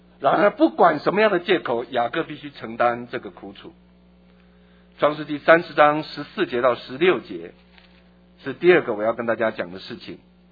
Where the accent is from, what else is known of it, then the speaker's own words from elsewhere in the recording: China; 我们中国人特别喜欢 sell， 买一送一，我们最有兴趣。